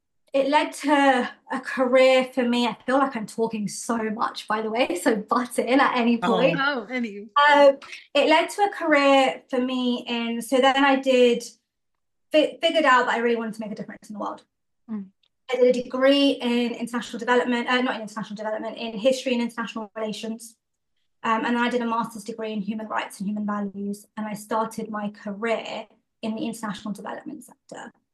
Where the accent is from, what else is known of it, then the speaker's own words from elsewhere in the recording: London, United Kingdom; definitely being like Indian in Northwest London, it has its own unique identity. And I grew up kind of just outside of there in a predominantly white neighborhood.